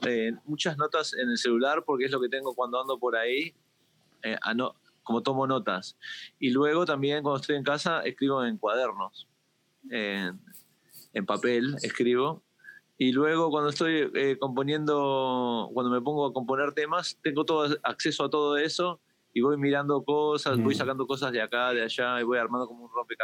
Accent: Uruguay; uruguayo, yo soy uruguayo

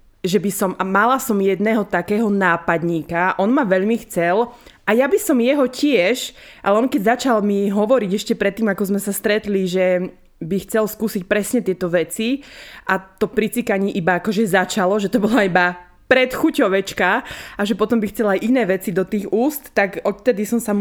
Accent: eastern Slovakia, Slovakia; lebo u nás na východe 55-ročné ženy ako...

